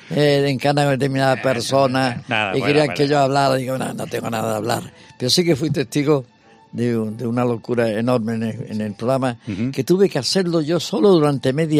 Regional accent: Granada, Andalusia, Spain; Bueno, es que también vuelvo a mi tierra, porque claro, yo soy andaluz.

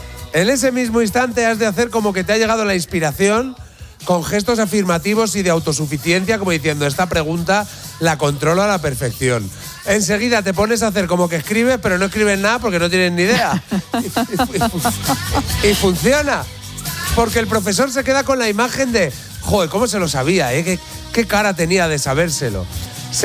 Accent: Salamanca, Castile and León, Spain; Date cuenta que yo vengo de una ciudad universitaria. Yo soy de Salamanca y yo conozco todas las técnicas.

